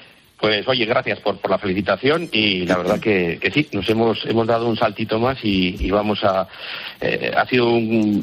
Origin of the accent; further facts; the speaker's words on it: Bilbao, Basque Country, Spain; now in Madrid, Spain; somos del norte, somos de Bilbao